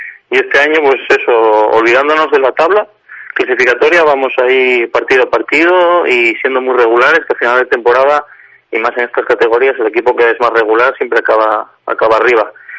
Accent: Asturias, Spain; No es mi caso, porque yo soy de Asturias

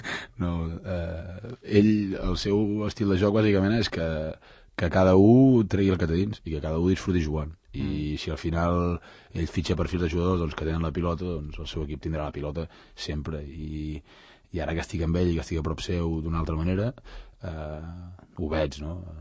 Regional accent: Tordera, Catalonia, Spain; Jo vinc de Tordera, visc a Tordera

